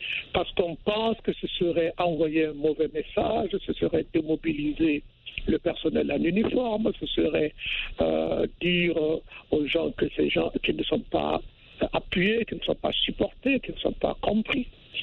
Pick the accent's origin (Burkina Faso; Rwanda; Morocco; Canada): Burkina Faso; Kaya, Centre-Nord; Kaya qui, en parenthèse, se trouve être ma ville natale.